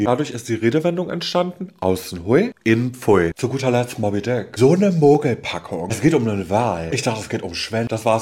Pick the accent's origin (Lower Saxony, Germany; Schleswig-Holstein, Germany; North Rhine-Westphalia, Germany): Lower Saxony, Germany; Salzgitter; moved away; Ja, Kleinstadt, Salzgitter bei Braunschweig.